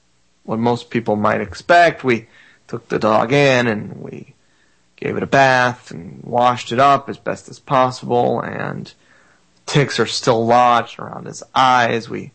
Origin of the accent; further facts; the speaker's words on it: Florida, United States; I'm from South Florida in the city, Steve, and I'm not used to seeing dogs being dropped off in the middle of the country